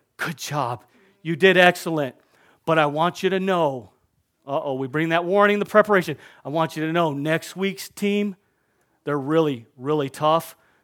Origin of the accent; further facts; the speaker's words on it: Merrill, United States; We'll say it's the Merrill Vandals, since I'm from Merrill.